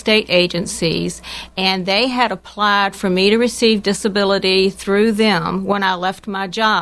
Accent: Chesterfield, United States; I'm from Chesterfield.

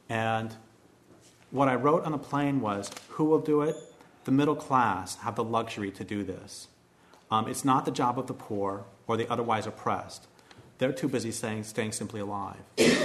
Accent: United States; it wouldn't be their fault if they shoot me the first day there, because I'm an American.

